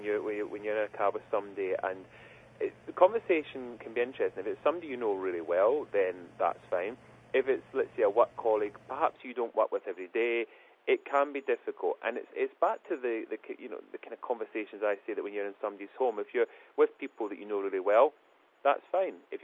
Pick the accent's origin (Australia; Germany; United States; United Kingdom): United Kingdom; Now, us being British, we don't discuss money.